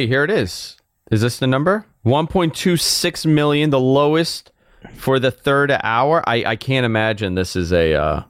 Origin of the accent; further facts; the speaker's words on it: New York, United States; I'm a Northeastern kid. I grew up in New York.